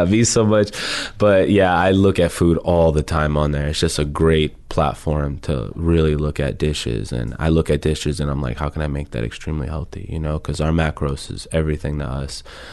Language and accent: English; New York, United States; I'm from New York, so we will see.